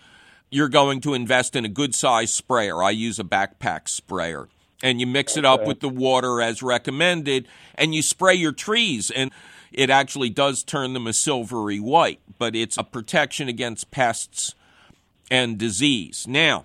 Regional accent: Philadelphia, Pennsylvania, United States; I grew up near Bridge and Tarsdale.

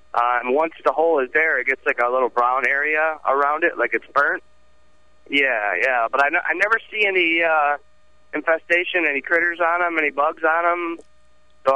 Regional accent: Warren, Michigan, United States; now in Hammett, United States; I'm in Pennsylvania right now, in Hammett, Pennsylvania, right outside of Erie, but I'm from Warren, Michigan.

